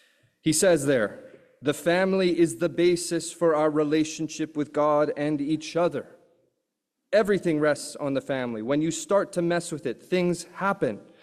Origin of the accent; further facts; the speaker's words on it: Calgary, Alberta, Canada; since I grew up in Calgary